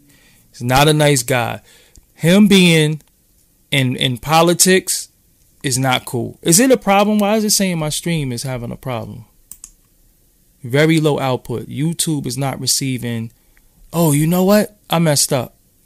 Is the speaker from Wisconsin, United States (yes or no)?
no; Brooklyn, New York, United States; So I ain't from Clinton Hills. I'm from Fulton Street.